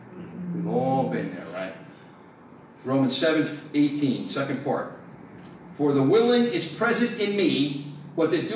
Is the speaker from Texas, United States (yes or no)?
no; New Jersey, United States; Now, I grew up in North Jersey, and I tell you, I grew up in the 70s.